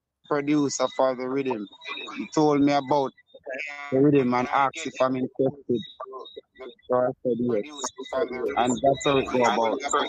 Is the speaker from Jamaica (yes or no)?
yes; Sturgetown, Saint Ann, Jamaica; he is from my hometown, my community where I grew up in. St. Anne, a place called Sturgetown.